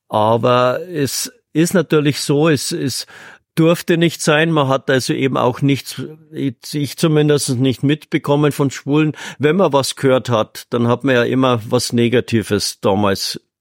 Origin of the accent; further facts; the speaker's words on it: Uffing, Bavaria, Germany; Aber ich war natürlich hier am Ort so verwurzelt. Ich bin ein gebürtiger Uffinger, meine Eltern wohnen da, meine Geschwister waren da.